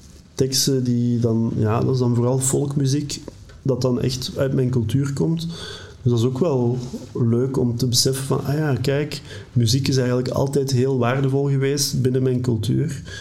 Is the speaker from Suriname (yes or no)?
no; Flanders, Belgium; dat je als Limburger... toch een heel hard dat communitygevoel hebt en samenhorigheidsgevoel hebt.